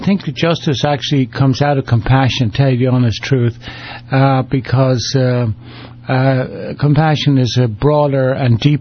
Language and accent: English; Ireland; You know, I'm from Ireland. I've seen it in Ireland, in Northern Ireland.